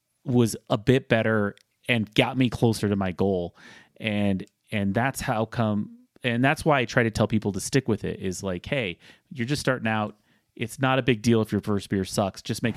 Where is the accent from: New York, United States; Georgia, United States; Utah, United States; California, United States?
Utah, United States; I'm originally from Utah, and homebrewing wasn't legal until the mid-2000s.